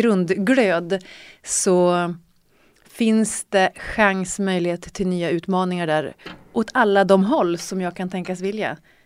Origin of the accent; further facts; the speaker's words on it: Brunflo, Jämtland County, Sweden; Jag är från Brunflo i början. Jag är fortfarande från Brunflo. Men jag är från Brunflo och uppväxt med skidor och snö.